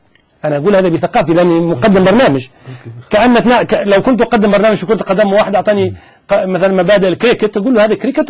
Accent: Tunisia; أنا مش سعودي أنا تونسي

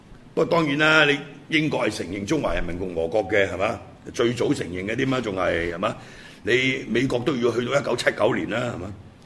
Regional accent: Hong Kong; 但係我哋香港人而家面臨共產黨全面操控

